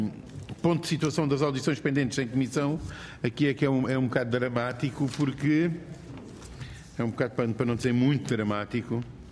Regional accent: Alentejo, Portugal; sou alentejano

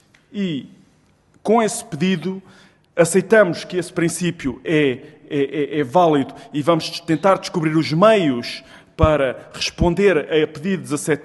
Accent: Lourinhã, Lisbon, Portugal; Eu sou da Lourinhã, os meus antepassados são da Lourinhã desde o século XVII e vivo na aldeia das Cesaredas, que tem 300 habitantes, em pleno campo.

